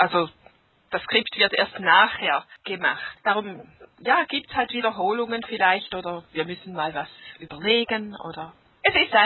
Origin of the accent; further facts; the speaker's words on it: Switzerland; Und ich aus der Schweiz.